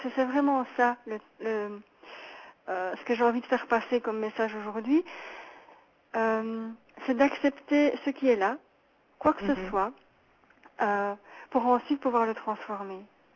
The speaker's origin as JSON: {"language": "French", "country": "Belgium", "said": "comme on dit chez nous en Belgique."}